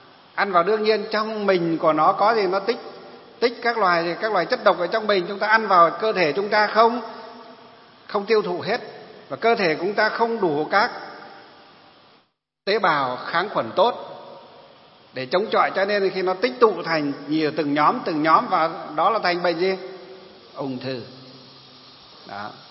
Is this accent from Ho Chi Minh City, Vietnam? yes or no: no; Lương Sơn, Hòa Bình, Vietnam; khi tôi còn bé bé, ở quê hương của tôi ở trong Lương Sơn Hòa Bình ấy, dọc cái đường Hồ Chí Minh ấy